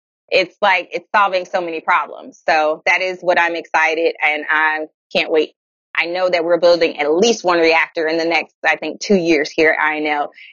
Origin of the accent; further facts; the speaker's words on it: Miami, Florida, United States; I grew up in Miami. So I'm always up for a good picadillo with arroz con pollo.